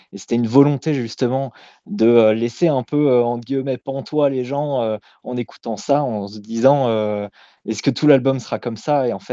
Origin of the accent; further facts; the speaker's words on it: Grand Est, France; Donc on est quatre membres, on est originaire d'Alsace.